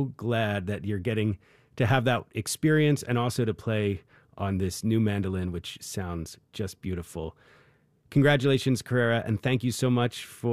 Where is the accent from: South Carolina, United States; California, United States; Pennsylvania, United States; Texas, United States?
Pennsylvania, United States; Philadelphia; Now let's meet someone who lives in my hometown of Philadelphia.